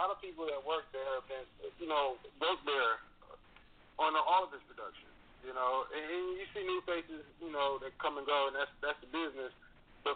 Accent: Stone Mountain, Georgia, United States; Well, yeah, you know, I grew up in Stone Mountain, Georgia, you know what I'm saying, on the east side

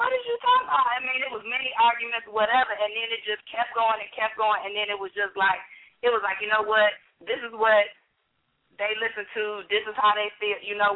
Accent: Michigan, United States; He's from Michigan. I'm from Michigan.

